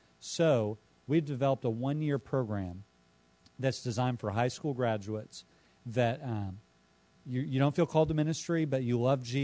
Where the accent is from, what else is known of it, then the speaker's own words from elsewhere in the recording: Illinois, United States; If you know Chicago, I'm from Illinois.